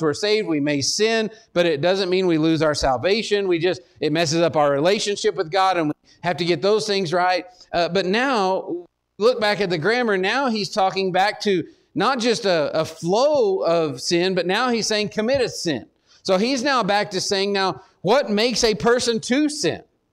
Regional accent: Texas, United States; I'm from Texas, so we struggle with all that.

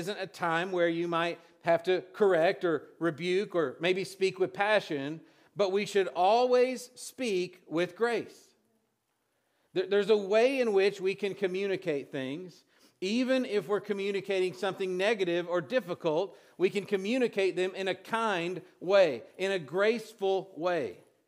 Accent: Texas, United States; And I'm from Texas, so listen, if you eat guacamole, here's what makes guacamole, salt.

